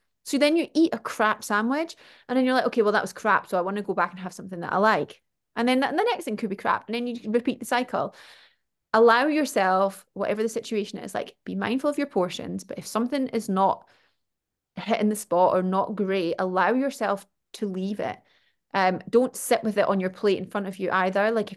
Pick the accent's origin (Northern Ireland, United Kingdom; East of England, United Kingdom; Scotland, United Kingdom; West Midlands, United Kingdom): Scotland, United Kingdom; accent: Scottish; I realize me saying it, my Scottish accent is like buffets.